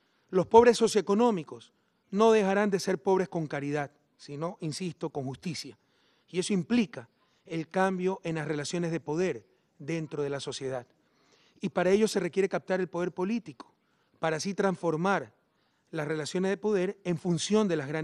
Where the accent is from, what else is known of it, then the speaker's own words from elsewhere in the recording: Ecuador; sino en Ecuador, lo cual finalmente logró. Pero como en mi país perdió el juicio